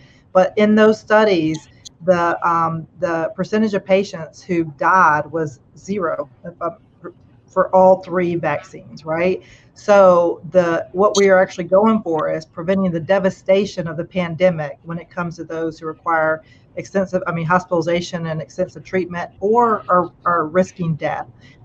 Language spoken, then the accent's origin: English; North Carolina, United States; And I come from Eastern North Carolina. I very much come from a sense of it takes a village.